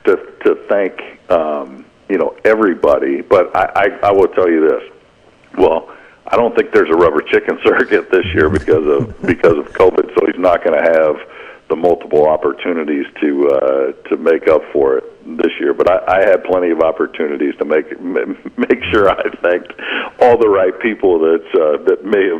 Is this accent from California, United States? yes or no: yes; Pinole, California, United States; my parents own a bar where I grew up in Pinole, California